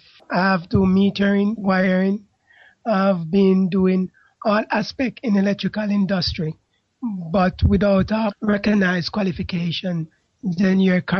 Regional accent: Enfield, London, United Kingdom; I'm from London, Enfield.

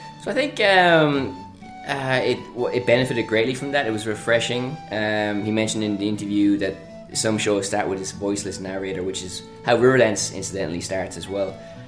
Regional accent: Ireland; As being Irish, I have a certain familiarity with these things.

